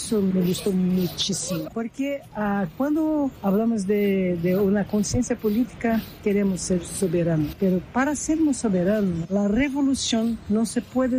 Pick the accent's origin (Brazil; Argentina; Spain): Brazil; Spanish is a second language; now in Venezuela; yo soy de Brasil